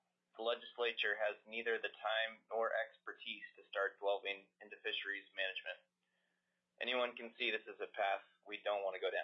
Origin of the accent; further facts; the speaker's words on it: Anchorage, Alaska, United States; Mr. Chairman … I'm from Anchorage.